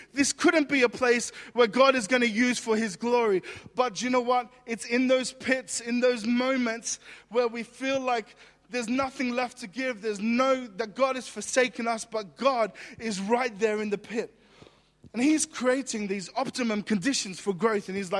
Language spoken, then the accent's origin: English; Australia; now in United Kingdom; this is how I know I'm British now. Because as an Australian, I would have just walked right up to that tree